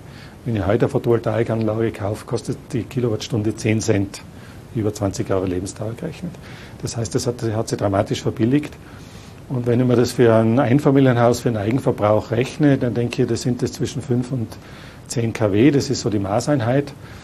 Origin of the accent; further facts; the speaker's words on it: Tyrol, Austria; Und da muss man als Tiroler einfach auch so ehrlich sein